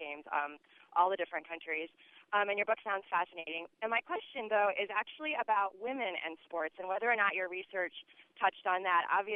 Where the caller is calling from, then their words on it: Urbana, Illinois, United States; Oh, hi, yes. I'm calling from Urbana. I actually live in Washington, D.C., but I'm just visiting.